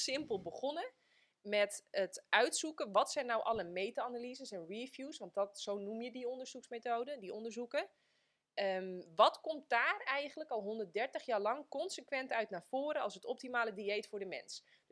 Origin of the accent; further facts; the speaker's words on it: Friesland, Netherlands; born there; Ik ben geboren in Friesland.